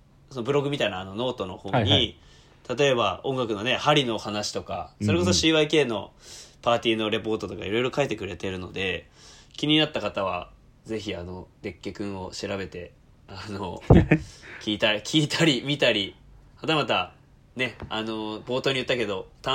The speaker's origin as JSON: {"language": "Japanese", "region": "Hokkaido", "country": "Japan", "tie": "born or raised there", "said": "僕の地元北海道の最高な友人の一人"}